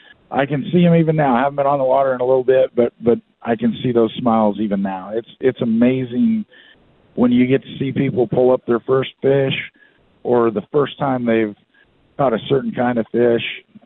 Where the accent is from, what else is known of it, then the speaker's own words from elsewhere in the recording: Cottage Grove, Oregon, United States; now in Salem, United States; I am originally from Cottage Grove, currently live in Salem, and operate mostly out of Winchester Bay.